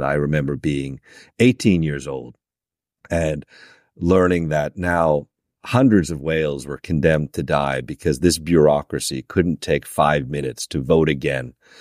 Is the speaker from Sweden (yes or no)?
yes; Stockholm, Stockholm County, Sweden; now in Los Angeles, United States; I grew up in Stockholm, Sweden. I was living up in Sweden up until I moved here to Los Angeles. So it's a bit of a climate change being over here.